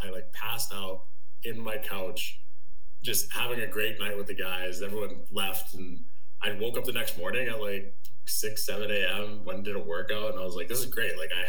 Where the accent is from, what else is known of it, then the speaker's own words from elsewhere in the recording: Edmonton, Alberta, Canada; I grew up in Edmonton, Alberta. My dad's from Dominica in the Caribbean. My mom's from like a farm out here, so I had a fun upbringing of like the island and the farm life. And then born and raised in Edmonton